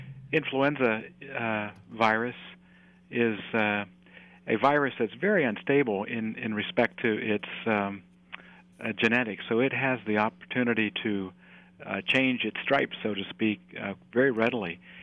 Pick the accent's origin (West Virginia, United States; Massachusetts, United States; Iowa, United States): West Virginia, United States; Morgantown; now in Corvallis, United States; I grew up in West Virginia in a town called Morgantown, and I went to medical school in West Virginia